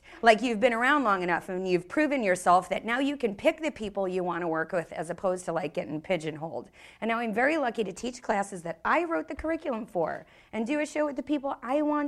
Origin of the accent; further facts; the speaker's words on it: New York, United States; I always say, I'm a New Yorker and I'm direct and I want to build you up.